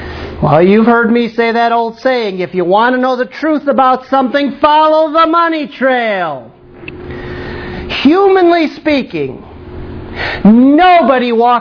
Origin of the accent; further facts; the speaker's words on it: Chicago, Illinois, United States; Now, we're all from Chicago, so I don't have to tell you, that's mafia talk.